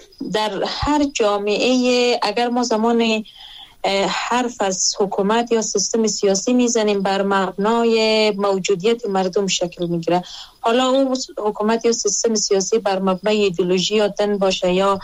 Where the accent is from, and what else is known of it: Afghanistan; born or raised there